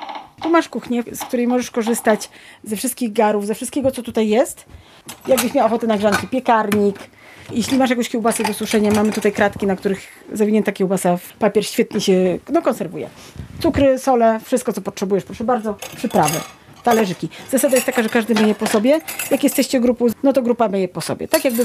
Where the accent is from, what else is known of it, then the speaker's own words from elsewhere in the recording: Wrocław, Lower Silesian Voivodeship, Poland; moved away as an adult; Ja jestem tutaj od 25 lat, mając 18 lat. Zawiedziona tym, że nie dostałam się na studia, wyruszałam z plecakiem, wyjechałam z Wrocławia. Jestem w ogóle wrocławianką.